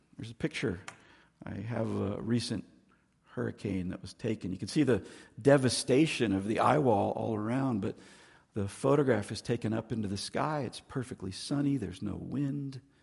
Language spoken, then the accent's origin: English; Florida, United States; I grew up in Florida, and in Florida, we have lots of crazy weather.